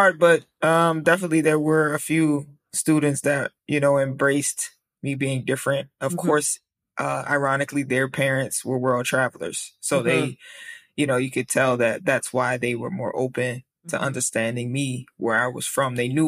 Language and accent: English; New Orleans, Louisiana, United States; I grew up in New Orleans, Louisiana, on the West Bank. So across the bridge.